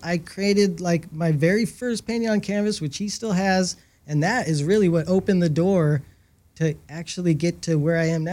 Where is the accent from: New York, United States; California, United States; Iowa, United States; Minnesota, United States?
California, United States; Costa Mesa; now in Laguna Beach, United States; to grow up in Costa Mesa. I call Laguna my home for the last 20 years. But growing up in Costa Mesa in, you know, the late to mid 90s was amazing.